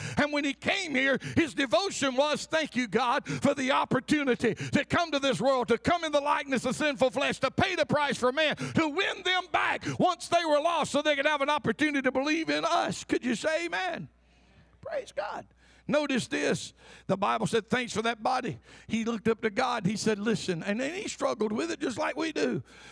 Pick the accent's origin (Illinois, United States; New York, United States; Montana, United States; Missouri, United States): Montana, United States; Butte; I'm from Butte. We was rednecks.